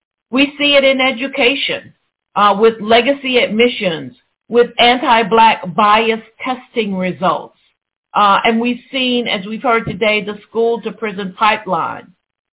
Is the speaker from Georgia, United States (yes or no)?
yes; Atlanta, Georgia, United States; there was just a report the other day from my hometown of Atlanta, Georgia